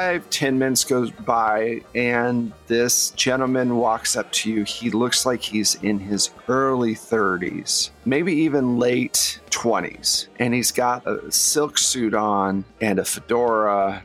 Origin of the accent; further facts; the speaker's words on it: New York, United States; moved away as an adult; No, I'm from New York. My dad sent me out here a few years ago to look over some of his business.